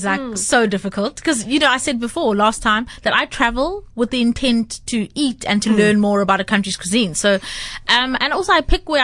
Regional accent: Durban, KwaZulu-Natal, South Africa; Growing up in Durban, we used to grow them on the farm, and they're such a treat still for my family because it's so hard to get them in the Western Cape.

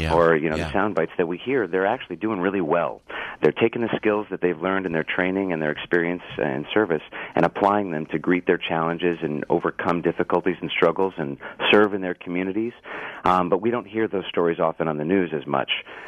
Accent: Buffalo, New York, United States; Buffalo, New York.

